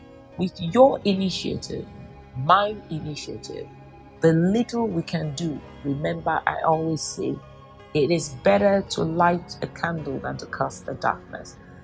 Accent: Nigeria; And I had to tell him, there's no such language as Nigerian. We are 250 to 522 languages, depending on who is counting.

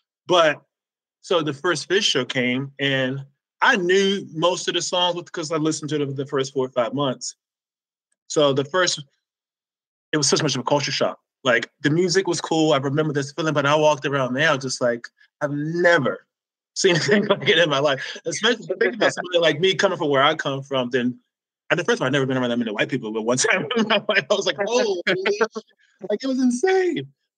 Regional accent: Suffolk, Virginia, United States; Suffolk, Virginia. It's like near Virginia Beach and Hampton, in the Tidewater area.

